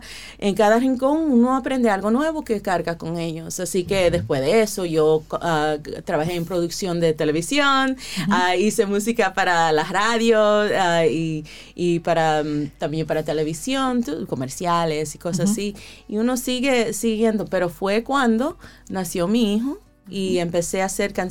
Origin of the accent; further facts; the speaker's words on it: Moca, Puerto Rico; also born or lived in United States; Mi mamá es de Moca, yo uh-huh. me crié en Moca, yo nací en los Estados Unidos